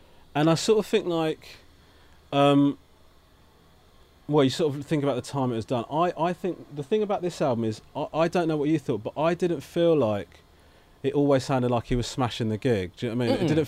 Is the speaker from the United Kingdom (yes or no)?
yes; United Kingdom; And we as British, like, for example, well, as British comedy fans